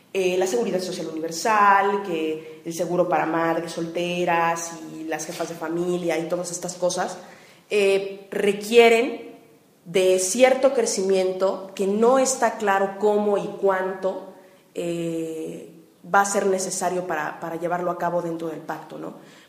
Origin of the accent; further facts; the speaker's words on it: Guerrero, Mexico; que yo soy guerrerense, que mi Estado está sucumbiendo a toda la maquinaria del Estado